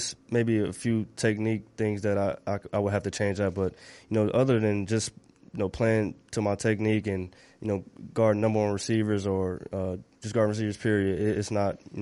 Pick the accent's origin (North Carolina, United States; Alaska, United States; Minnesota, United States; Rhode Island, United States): North Carolina, United States; New Bern; from New Bern, North Carolina, small town.